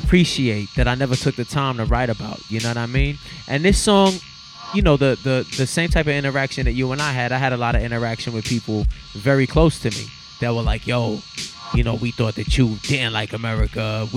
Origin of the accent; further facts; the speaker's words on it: New York, United States; I love growing up in New York, you know what I mean? I mean, I loved it growing up.